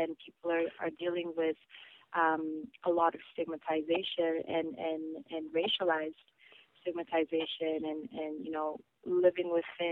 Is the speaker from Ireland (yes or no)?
no; Ontario, Canada; also born or lived in Korea; I was born in Korea, and I lived in, you know, more rural areas around Ontario when I was younger.